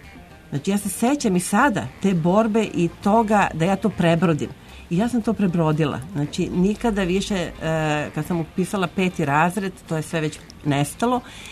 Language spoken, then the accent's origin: Serbian; Belgrade, Serbia; ja sam rođena na Voždovcu, na takozvanom Avalskom drumu preko puta Zvezdinog stadiona